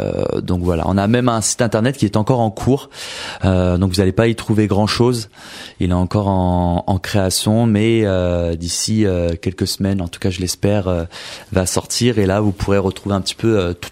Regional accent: Soisy-sous-Montmorency, Île-de-France, France; born there; now in Deuil-la-Barre, France; Je suis né à Soisy sous Montmorency.

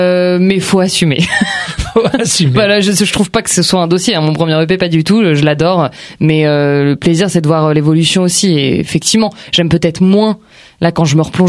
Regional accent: Bondy, Île-de-France, France; born there; now in Paris, France; Je suis née à Bondy dans le 93, au Lila.

